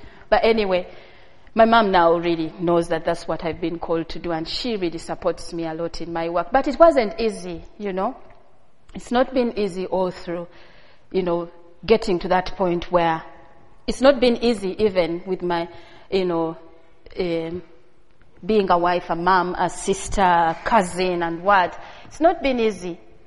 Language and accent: English; Uganda; I could have been any of those kids because I grew up in Uganda.